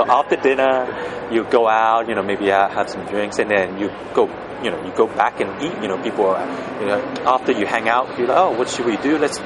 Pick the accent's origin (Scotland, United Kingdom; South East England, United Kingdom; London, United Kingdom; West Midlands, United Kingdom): London, United Kingdom; also born or lived in Macau; So I was born in Macau, but I grew up in London, so in England.